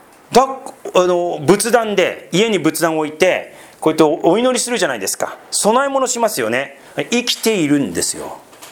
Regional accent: Sendai, Miyagi, Japan; 私仙台出身なので

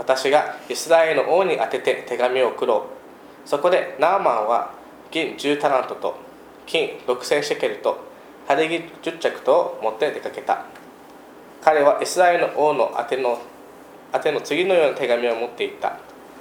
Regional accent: Okinawa, Japan; もともとカルバリーチャペル宜野湾って沖縄のからの出身なんですけども

